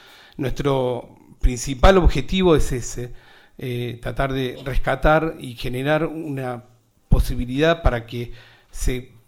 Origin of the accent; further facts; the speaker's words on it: San Carlos de Bariloche, Río Negro, Argentina; born there; Yo nací en Bailoche, mi abuelo llegó acá en el 44, como era plomero nunca fue considerado pionero. Me gusta hacer ese juego de palabras. Y mi vieja también nació acá.